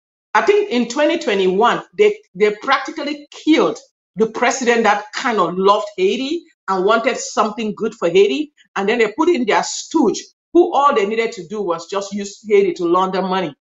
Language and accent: English; Cameroon; Cameroon, Nigeria. Originally. Cameroon.